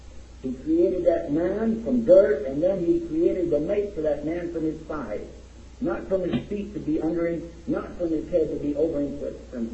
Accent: Texas, United States; But, you know, I'm from Texas, and you got to cut me some slack. And as they say, don't mess with Texas.

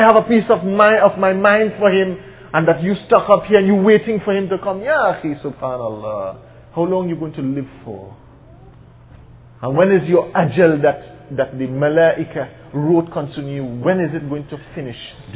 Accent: Trinidad & Tobago; And I live here, and the moment I step out of the masjid, and I'm from Trinidad

